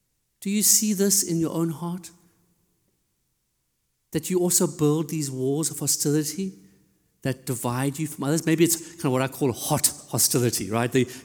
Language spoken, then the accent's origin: English; South Africa; I grew up in South Africa